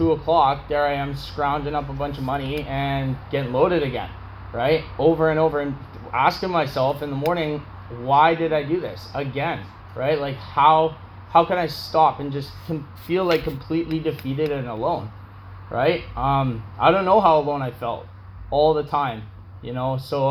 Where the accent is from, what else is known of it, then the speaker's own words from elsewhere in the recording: Calgary, Alberta, Canada; You know, I came from Calgary